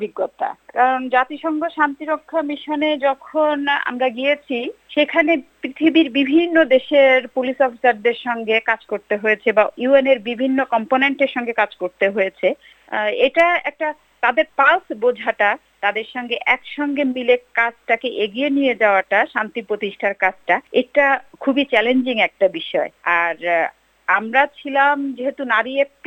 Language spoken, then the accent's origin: Bangla; Bangladesh; now in Sydney, Australia; Sydney আমার ভালো লাগছে, এজন্য বলবো যে আমি বাংলাদেশ থেকে এসেছি, তো বাংলাদেশে অনেক মানুষ, জায়গা কম, কিন্তু সিডনির মানে অস্ট্রেলিয়া বিশাল বড় দেশ, জায়গা অনেক বেশি